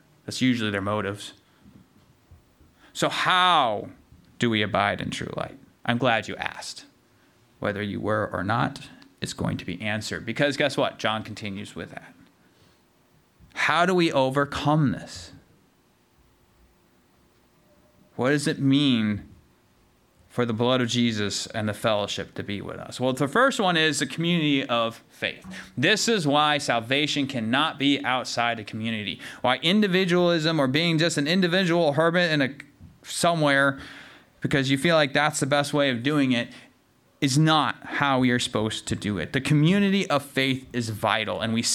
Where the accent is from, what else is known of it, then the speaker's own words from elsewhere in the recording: Michigan, United States; also born or lived in Southern US; I'm technically a Southerner by birth. I don't sound like it because I grew up in Michigan.